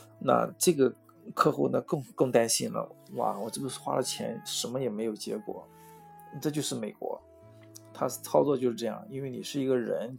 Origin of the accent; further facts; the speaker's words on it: China; 因为我们中国人还是比较传统，希望有自己的血统血脉，